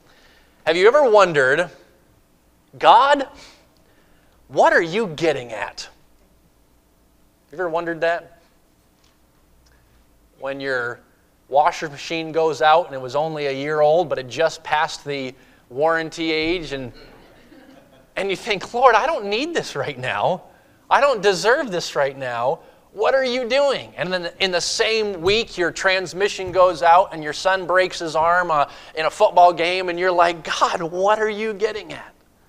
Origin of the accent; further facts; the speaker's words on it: Maine, United States; now in Houston, United States; So originally I'm from the Northeast. I was born and raised in Maine.